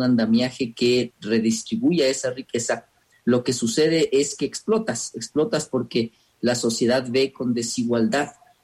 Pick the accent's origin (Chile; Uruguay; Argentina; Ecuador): Ecuador; nosotros como ecuatorianos